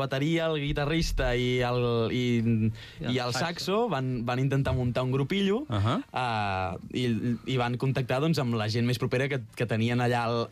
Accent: Sant Llorenç d'Hortons, Catalonia, Spain; Jo sóc de Sant Llorenç d'Hortons.

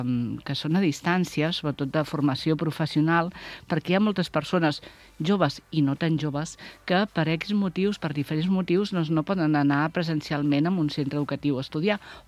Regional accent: Vilafranca del Penedès, Catalonia, Spain; perquè soc de Vilafranca

